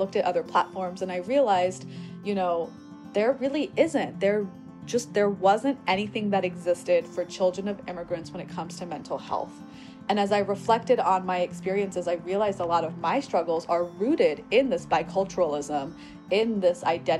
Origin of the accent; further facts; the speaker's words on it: Virginia, United States; born there; So I was born outside of Richmond, Virginia. My parents and my siblings were all born in India, but my mom was socialized and grew up in Japan.